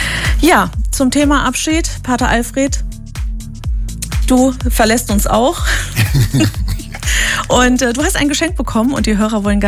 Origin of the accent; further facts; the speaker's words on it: Northern Germany, Germany; wir kommen ja ursprünglich auch aus Norddeutschland.